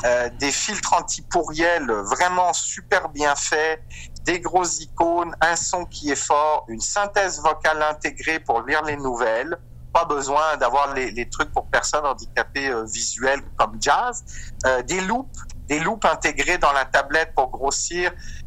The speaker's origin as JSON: {"language": "French", "region": "Auvergne-Rhône-Alpes", "country": "France", "said": "quand on vient de mon coin, on est savoyard avant d'être français"}